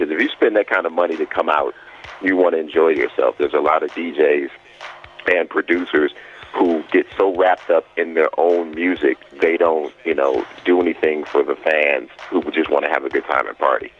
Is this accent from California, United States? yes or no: yes; Compton, California, United States; Well, I think, you know, like I said, that came about growing up in Compton, man.